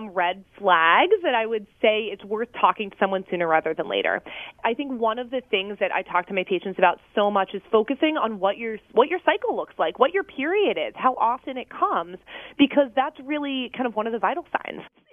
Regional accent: Tampa, Florida, United States; also born or lived in Pittsburgh / Northeast / Chicago; now in Philadelphia, United States; I'm kind of from all over the place. I was born in Pittsburgh. I grew up in Tampa, Florida. And then from college onwards, really, I've kind of been like around the Northeast and then Chicago for fellowship and back to Philly.

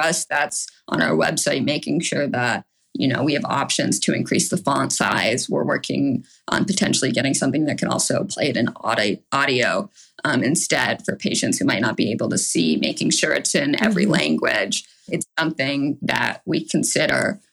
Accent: Chestnut Hill, Massachusetts, United States; I am originally from Chestnut Hill. Our family has moved how many times now? Like between 8 and 11 times around the greater Boston area.

